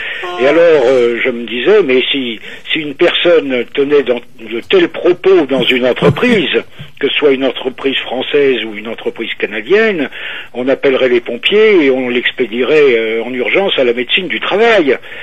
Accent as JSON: {"language": "French", "country": "France", "said": "On n'a pas à faire, je pense, nous en tant que Français"}